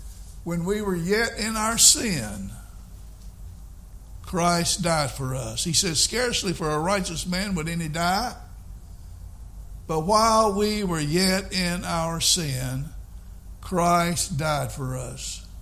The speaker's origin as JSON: {"language": "English", "town": "Albemarle", "region": "North Carolina", "country": "United States", "tie": "born or raised there", "said": "We grew up over on the Mill Hill in Albemarle, which is the wrong side of the tracks."}